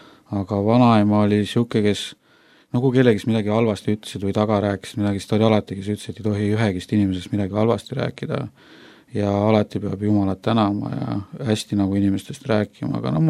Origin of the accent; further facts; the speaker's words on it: Jõgeva, Jõgeva County, Estonia; born there; Ma olen sündinud Jõgeval